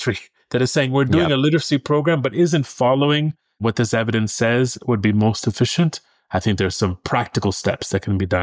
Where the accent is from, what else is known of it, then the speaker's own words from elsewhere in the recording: Cleveland, Ohio, United States; I'm from Cleveland, Ohio, so my vocabulary is driven by my hometown.